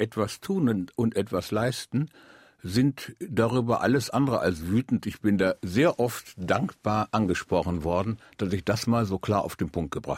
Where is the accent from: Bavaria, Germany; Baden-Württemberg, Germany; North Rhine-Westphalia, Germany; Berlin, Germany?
North Rhine-Westphalia, Germany; Recklinghausen; Ach, ich komme aus Recklinghausen.